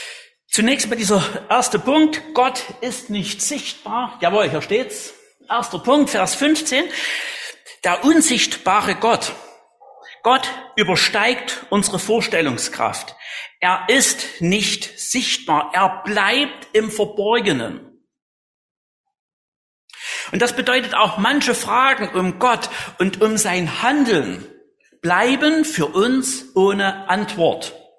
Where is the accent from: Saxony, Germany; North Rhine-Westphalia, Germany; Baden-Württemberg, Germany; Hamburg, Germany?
Saxony, Germany; Thierfeld; Ich bin in Tierfeld aufgewachsen und in Hardenstein zur Schule gegangen.